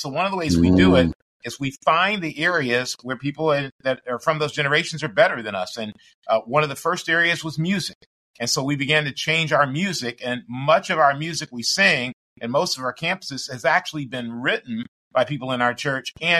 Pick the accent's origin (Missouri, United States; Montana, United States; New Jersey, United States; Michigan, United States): Michigan, United States; I played sports growing up in Michigan, basketball specifically.